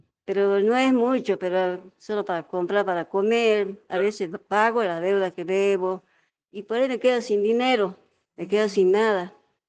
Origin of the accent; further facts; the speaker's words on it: Perico, Jujuy, Argentina; yo soy acá de Perico, nada más. Al momento estoy en la finca.